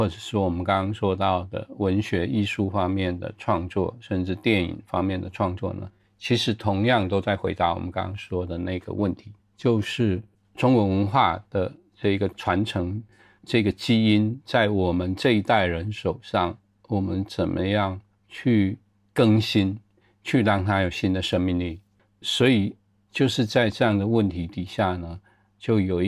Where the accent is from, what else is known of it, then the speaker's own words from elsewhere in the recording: Taiwan; 你可以说台湾在我小的时候也刚刚开始改革开放吧，你也可以这么讲。比方说我十几岁的时候开始有电视机